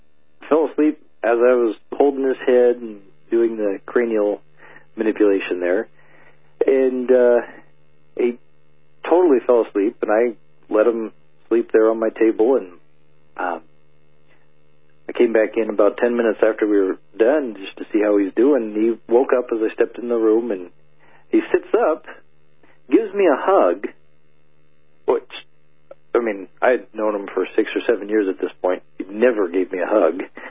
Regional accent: Great Lakes, United States; You know, I grew up in the Great Lakes area

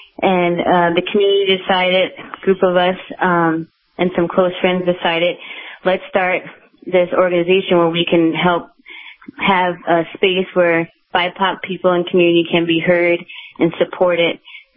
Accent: New Jersey, United States; And I grew up in New Jersey, and I always wanted to have just, like, the space to do what I wanted

